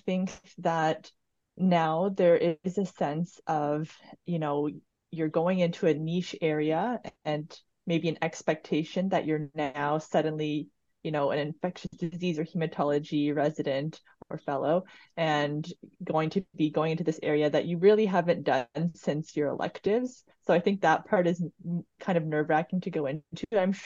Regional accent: Sudbury, Ontario, Canada; So I grew up in Sudbury, Ontario, and then I went to undergrad

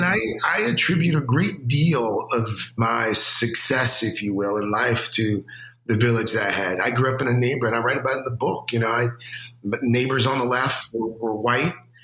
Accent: South Carolina, United States; when I was growing up, I grew up in South Carolina. And culturally, I think it's also a little different. You know, you grow up a black kid in South Carolina

